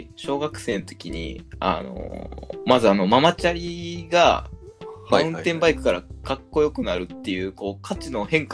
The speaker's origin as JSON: {"language": "Japanese", "town": "Nishinari", "region": "Osaka", "country": "Japan", "tie": "born or raised there", "said": "地元にマイルドヤンキーみたいな友達結構いっぱいいるんですけど。"}